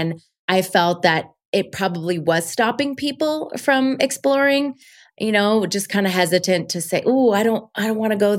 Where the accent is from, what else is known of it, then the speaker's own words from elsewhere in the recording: Florida, United States; also born or lived in Colombia; I was born in Colombia. I was raised in Florida, but my dad and my mom were big travelers.